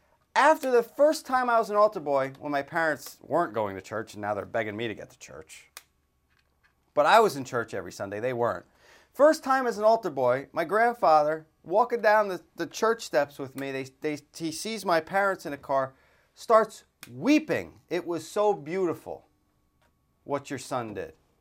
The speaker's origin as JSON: {"language": "English", "town": "Dayton", "region": "Ohio", "country": "United States", "tie": "born or raised there", "said": "You know, when I was growing up in Dayton, Ohio, I think, I had two bad knees"}